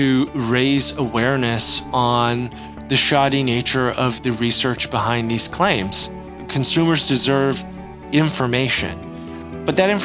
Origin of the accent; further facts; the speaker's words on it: Ontario, Canada; So as you mentioned, I am Canadian, based in the Toronto area.